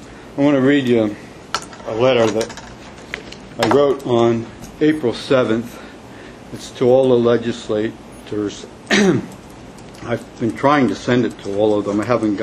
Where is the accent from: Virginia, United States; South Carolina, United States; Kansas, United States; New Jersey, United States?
New Jersey, United States; Chester Township; I'm from Chester Township, and I'm in the preservation area. My wife Lois and I are the owners of a 16.5-acre parcel of land in Chester Township, Morris County, New Jersey.